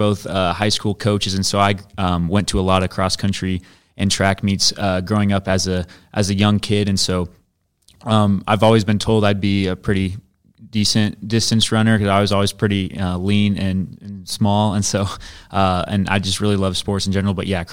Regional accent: Cody, Nebraska, United States; also born or lived in Shelton; So I grew up in the Sand Hills of Nebraska in a little tiny town called Cody, Nebraska. It's clear up by Valentine, about 6 miles from the South Dakota border.

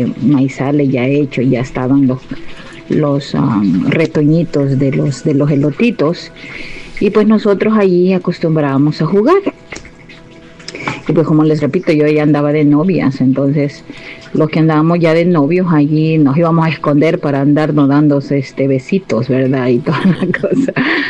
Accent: El Salvador; moved away; Pues les cuento que yo tenía como 12 años. Yo vivía en mi país, en El Salvador.

